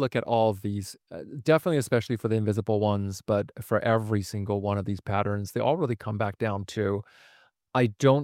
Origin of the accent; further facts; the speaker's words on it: Vancouver, British Columbia, Canada; So where I'm like, oh, I'm from Vancouver.